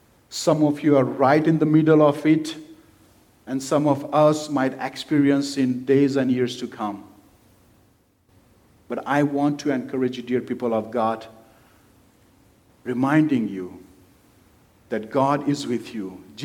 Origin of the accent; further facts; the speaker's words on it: India; I'm from India, my wife is from Russia